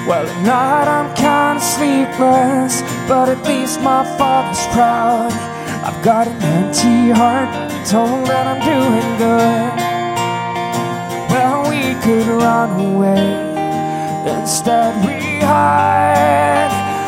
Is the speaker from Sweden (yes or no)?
yes; Sweden; French is a second language; Je viens de la Suède